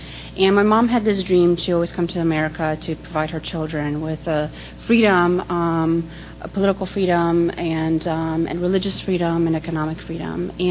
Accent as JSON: {"language": "English", "country": "Poland", "said": "I am originally from Europe. I'm originally from Poland, and my parents were political refugees fleeing communism."}